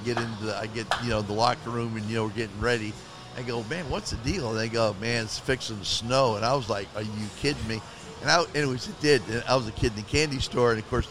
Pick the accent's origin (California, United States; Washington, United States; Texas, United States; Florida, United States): Florida, United States; Miami; Well, for me, I can tell you that growing up in Miami, back in the day.